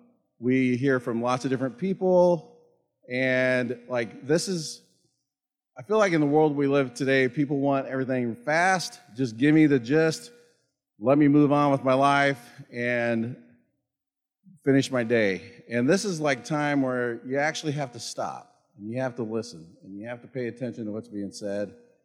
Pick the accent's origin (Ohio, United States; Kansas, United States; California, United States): Kansas, United States; I'm from Kansas. Brittany, are you here? All right, there we go, fellow Kansan. There's not much to Kansas. I like it. I haven't lived there for a long time now